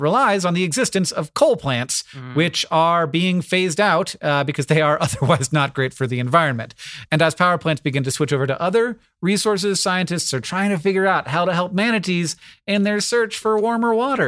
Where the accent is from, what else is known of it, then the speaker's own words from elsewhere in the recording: Florida, United States; I grew up in Florida, and there are times when you wouldn't want to like swim around in the ocean for sure.